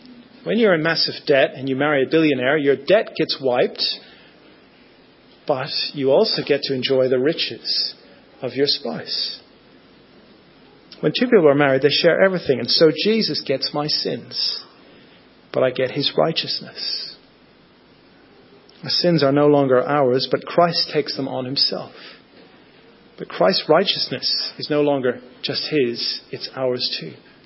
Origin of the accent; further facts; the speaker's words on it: Northern Ireland, United Kingdom; As I said, I grew up in Northern Ireland